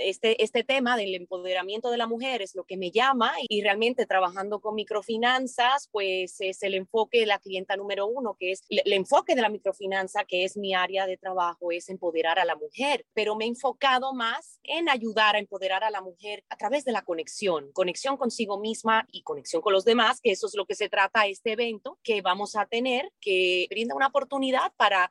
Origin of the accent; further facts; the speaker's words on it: Dominican Republic; also born or lived in Spain / United States / Colombia; española dominicana. Yo sí que me aplatané desde que nací y me crié aquí, pero he vivido mitad de mi vida fuera del país, España, Estados Unidos, Colombia, y ahora pues he vuelto hace 6 años a esta maravillosa isla.